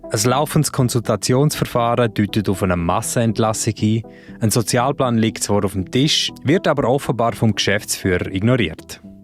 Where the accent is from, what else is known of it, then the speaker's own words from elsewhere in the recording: Switzerland; bei uns in der Schweiz